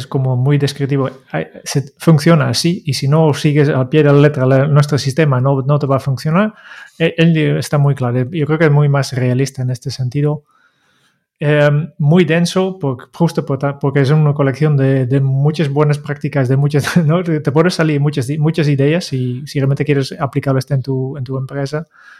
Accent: Netherlands; yo como holandés me siento orgulloso que Holanda es un poco el origen de dos de los grandes ejemplos de este tipo de organizaciones

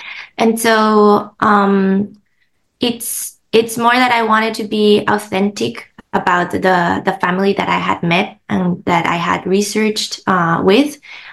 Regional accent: Costa Rica; I was born and I was raised in Costa Rica. I lived my whole life there. So I very much identify as a Costa Rican and a Latina.

